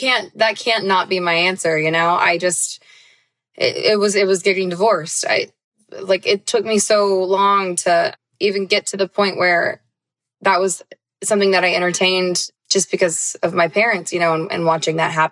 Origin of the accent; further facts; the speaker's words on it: Knoxville, Tennessee, United States; now in Nashville, United States; So I grew up in Knoxville, moved to Nashville.